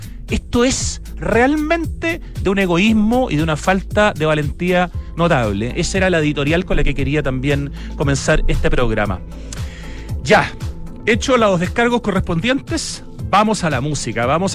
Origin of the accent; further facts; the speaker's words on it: Santiago, Santiago Metropolitan Region, Chile; ¿O somos los santiaguinos quienes tenemos derecho a opinar respecto de qué pasa en el Parque O'Higgins?